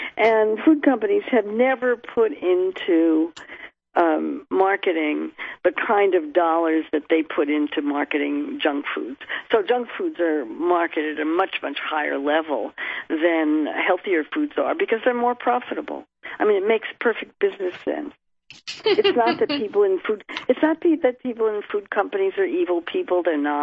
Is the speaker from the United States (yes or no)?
yes; California, United States; I grew up in Kaiser because I grew up in California, and we were members of Kaiser